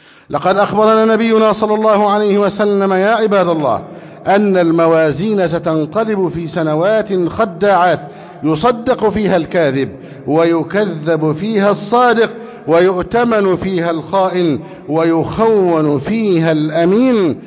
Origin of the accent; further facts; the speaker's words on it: Egypt; اللهم احفظ بلدنا مصر